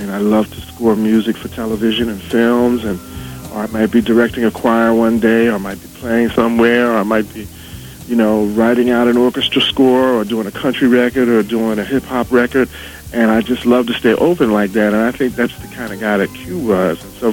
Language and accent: English; Philadelphia, Pennsylvania, United States; I came from Winfield